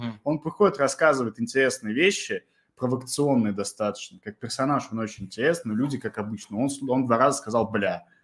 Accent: Russia; И он говорит, слушай, а ты откуда? Я как-то так, ну, вот из России.

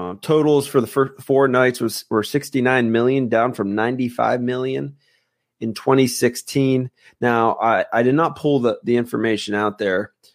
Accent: Ohio, United States; So she wrote about my hometown or my home county, Mahoning County, possibly going red

